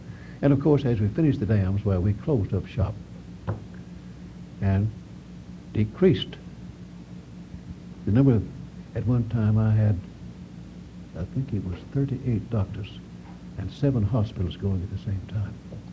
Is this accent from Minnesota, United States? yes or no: no; Alabama, United States; I came from Alabama, and as a young boy, I would visit my grandparents up on the Cahaba River